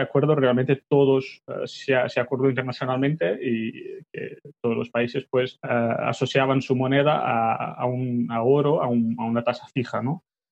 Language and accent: Spanish; Portugal; Spanish is a second language; yo soy portugués y entonces alguna palabra puede salir un poco rara en español, pero no os sorprendáis.